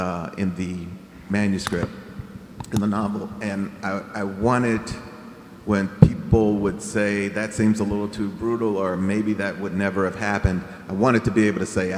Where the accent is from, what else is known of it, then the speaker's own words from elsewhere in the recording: St. Louis, Missouri, United States; I had never encountered brie before. I'm from North St. Louis.